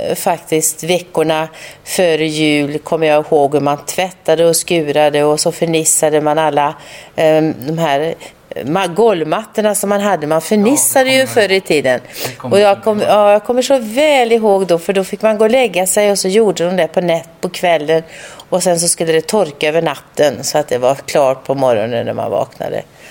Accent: Västra Götaland County, Sweden; now in Värmland, Sweden; Grynkorv är ju den korven som fanns på julbordet i Skaraborg, där jag kommer ifrån.

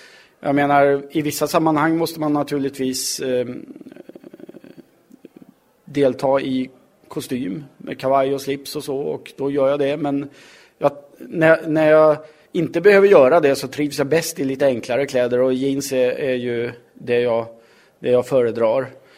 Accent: Frändefors, Västra Götaland County, Sweden; Jag växte upp i Frändefors i Dalsland. Blev blind tidigt, helt blind vid ungefär 2 års ålder. Gick mina första 7 år på internatskolan Tomteboda. Och sen flyttade jag hem och gick högstadiet

